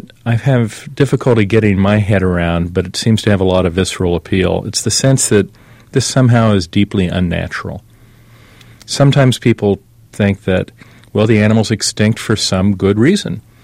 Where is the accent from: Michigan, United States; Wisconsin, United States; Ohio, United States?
Ohio, United States; Columbus; born there; I was born in Columbus, Ohio.